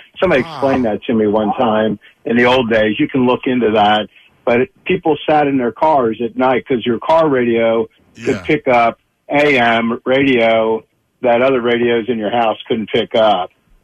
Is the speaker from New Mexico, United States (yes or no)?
no; Philadelphia, Pennsylvania, United States; moved away as an adult; I'm 70 years old. I grew up in Philadelphia, lived out here in Kentucky for the last 50 years.